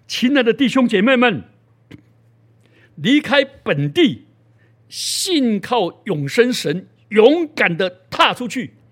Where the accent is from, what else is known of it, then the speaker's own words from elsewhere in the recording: Taiwan; 我们台湾人讲的更有趣哦